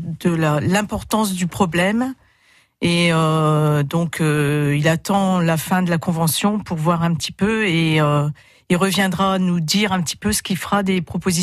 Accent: Amiens, Hauts-de-France, France; je viens d'Amiens. Donc je me suis dit, ça se fait pas.

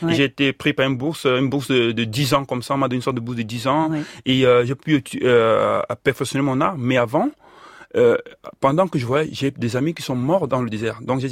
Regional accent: Cameroon; moved away as an adult; moi je suis parti du Cameroun en 2008 avec une bourse d'études. J'ai eu beaucoup de chance, mais avant ça, je vivais déjà en exil dans mon propre pays.

